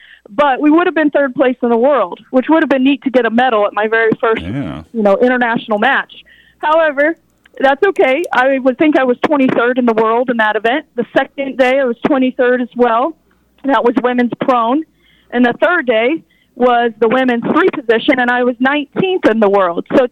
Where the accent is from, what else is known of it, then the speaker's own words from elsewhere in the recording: Emporia, Kansas, United States; Emporia, Kansas, my hometown